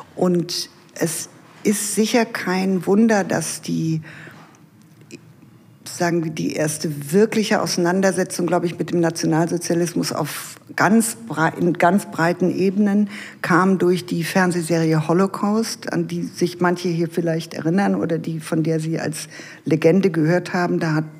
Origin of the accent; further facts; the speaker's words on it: Krefeld, North Rhine-Westphalia, Germany; ich komme aus Krefeld